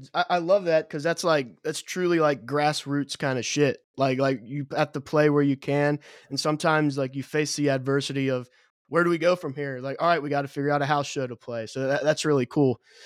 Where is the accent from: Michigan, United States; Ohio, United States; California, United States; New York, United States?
Ohio, United States; Cincinnati; I'm from Cincinnati and the music scene here is like there's not one